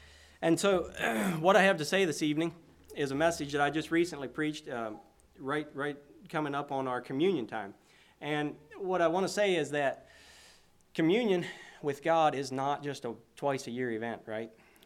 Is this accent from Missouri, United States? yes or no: yes; Boonville, Missouri, United States; Let me say that we're from Boonville, Missouri. That's where we come from. I forgot to say where we come from, and so that's where we're from.